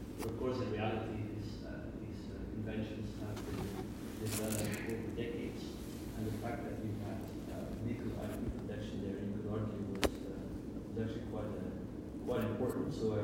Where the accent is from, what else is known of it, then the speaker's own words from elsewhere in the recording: Belgium; I'm from Europe, Belgium, which happens to be vaccine valley, vaccines produced in Belgium.